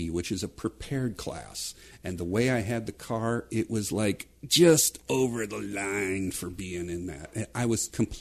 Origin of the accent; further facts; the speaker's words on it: St. Louis, Missouri, United States; I grew up outside of St. Louis in Missouri. We called them paved cow paths.